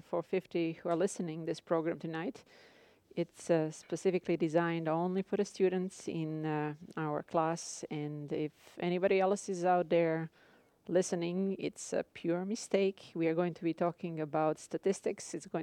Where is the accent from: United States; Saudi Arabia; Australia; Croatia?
Croatia; accent: Slavic; If you wonder where my accent comes from, I'm originally from Croatia, so it's Slavic accent